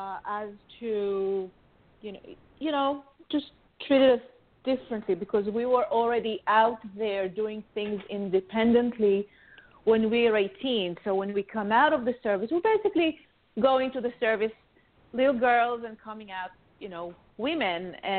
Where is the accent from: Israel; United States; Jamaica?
Israel; I didn't grow up here. I grew up in Israel.